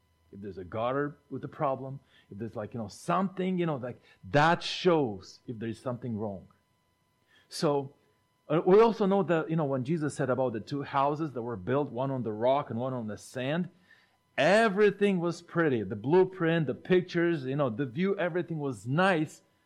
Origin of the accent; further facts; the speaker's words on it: Moldova; You know, we grew up in Moldova, as you know. In the 90s, a lot of people from my country would travel to Germany and buy used cars and import them in Moldova.